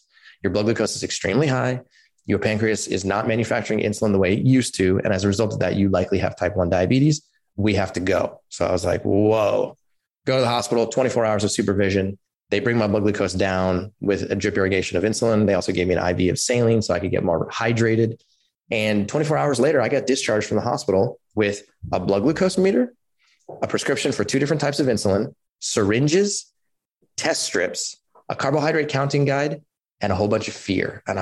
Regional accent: Palo Alto, California, United States; So I grew up in Palo Alto in California. This is like back in the 80s.

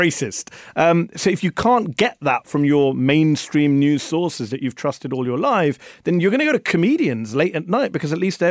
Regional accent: England, United Kingdom; I'm from England, Judd.

